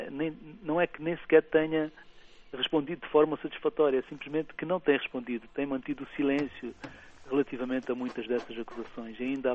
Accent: Huambo, Angola; me agrada ouvir alguém da minha cidade natal, do Uambo, né?

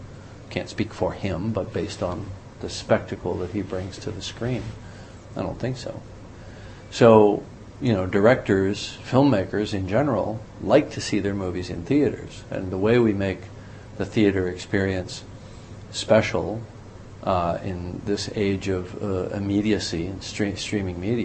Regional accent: Canada; Who are the practitioners in Hollywood? I'm Canadian.

